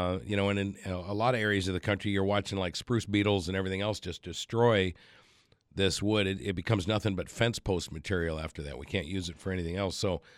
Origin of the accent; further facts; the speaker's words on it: Alaska, United States; I'm old school. I grew up here. I was born in 1960 in Alaska.